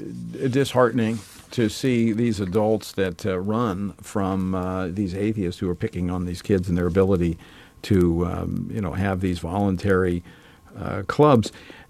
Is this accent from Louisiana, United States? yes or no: yes; Louisiana, United States; I know they're in my home state of Louisiana